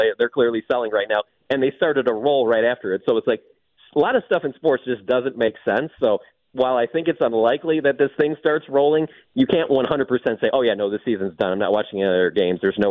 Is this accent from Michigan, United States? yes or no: yes; Detroit, Michigan, United States; so I'm from Detroit.